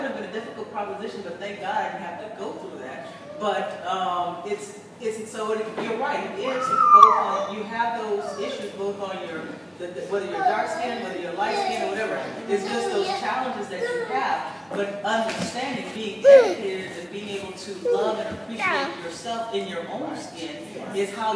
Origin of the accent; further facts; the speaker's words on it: the South, United States; growing up in the South, you learn some pretty hard lessons, you know?